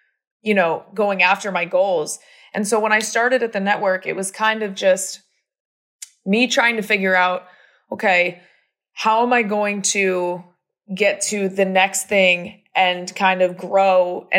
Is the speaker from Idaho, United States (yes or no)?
no; New Jersey, United States; So, you know, I mean, for those who don't know, I was born and raised in New Jersey. So that is quite a move for me.